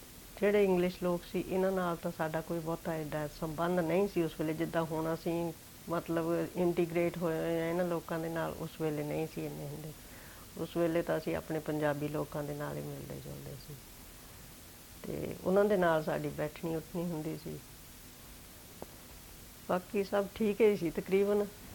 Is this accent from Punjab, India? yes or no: yes; Punjab, India; now in England, United Kingdom; ਮੈਂ ਇੰਡੀਆ ਦੇ ਵਿੱਚੋਂ 1962 ਵਿੱਚ ਇੱਥੇ ਆਈ ਸੀ। ਮੈਂ ਇੰਡੀਆ ਦੇ ਵਿੱਚੋਂ ਸਟੇਟ ਪੰਜਾਬ ਵਿੱਚੋਂ ਆਈ ਹਾਂ। ਉੱਥੇ ਮੈਂ ਸਟੂਡੈਂਟ ਸੀ।